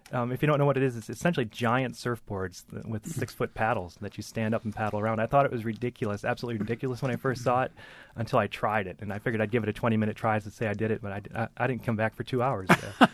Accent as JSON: {"language": "English", "region": "Wisconsin", "country": "United States", "tie": "born or raised there", "moved": "as an adult", "said": "Growing up in Wisconsin, I didn't get into kayaking until I moved to Florida after college."}